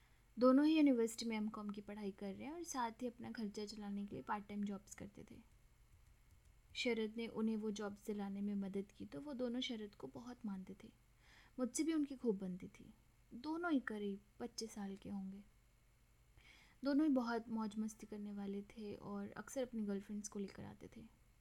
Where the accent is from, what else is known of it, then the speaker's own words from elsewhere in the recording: Lucknow, Uttar Pradesh, India; मैं वैसे तो लखनऊ की रहने वाली हूँ, पर मैंने अपना BBA MBA की पढ़ाई दिल्ली से की है।